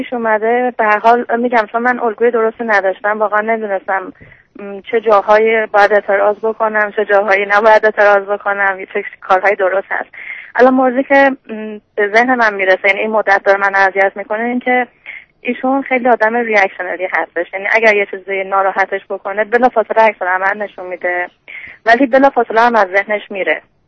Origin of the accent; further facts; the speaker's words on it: Iran; moved away as an adult; من الان تقریبا یک ساله که از ایران خارج شدم، اومدم اینجا.